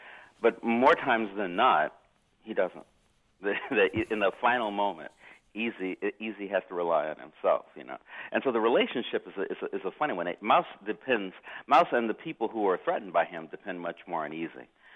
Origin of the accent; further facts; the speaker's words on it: California, United States; I'm an only child, born and raised in California.